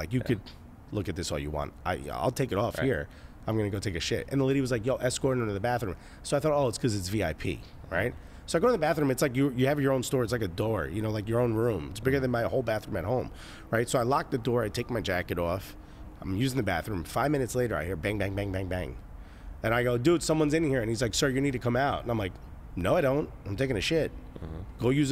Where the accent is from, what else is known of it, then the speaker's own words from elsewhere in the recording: Newark, United States; I was like, dude, I grew up in Newark. I know an undercover when I see one.